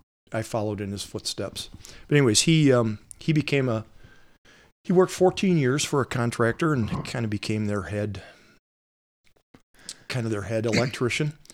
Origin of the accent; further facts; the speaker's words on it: Detroit, Michigan, United States; also born or lived in Southfield; Yeah, I was born in Detroit at Mount Carmel Mercy Hospital, which is no longer there, but actually lived in Southfield, Michigan, which is north of Detroit, till I was 5 years old. Then we moved into Detroit